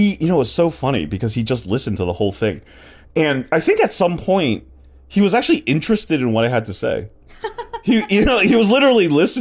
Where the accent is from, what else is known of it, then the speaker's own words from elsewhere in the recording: New York, United States; I'm just telling you why, like, I, as a New Yorker, feel like you guys have really let down New Yorkers.